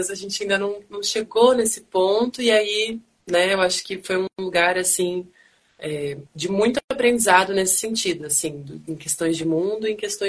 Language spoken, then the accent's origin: Portuguese; São Paulo, Brazil; now in Curitiba, Brazil; Eu sou de São Paulo, na verdade. Nasci em São Paulo, ficada aqui em Curitiba. Então, eu me considero quase curitibana já.